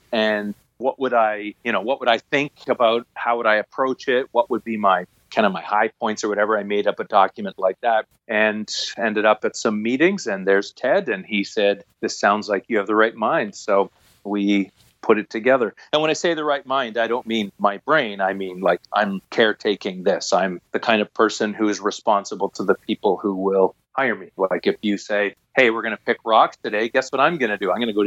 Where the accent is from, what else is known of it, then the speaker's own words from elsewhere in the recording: Canada; because we're Canadian, we don't have a big full sense of ourselves